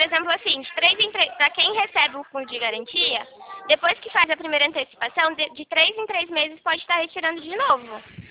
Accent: Rio Claro, São Paulo, Brazil; Eu sou de Rio Claro, São Paulo.

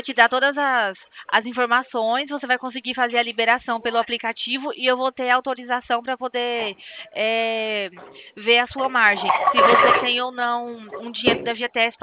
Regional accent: Presidente Prudente, São Paulo, Brazil; Eu sou aqui de Prudente, do estado de São Paulo.

